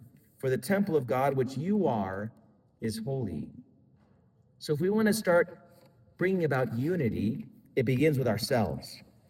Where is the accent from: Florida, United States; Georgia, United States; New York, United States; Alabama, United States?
Florida, United States; Now I'm from Florida.